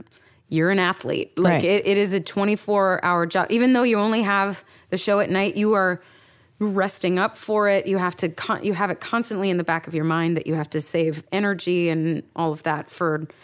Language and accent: English; New York, United States; now in Los Angeles, United States; I kind of went kicking and screaming out to LA because I was like, I'm a New Yorker and I hate LA because I'm a New Yorker and that's what we do and stuff.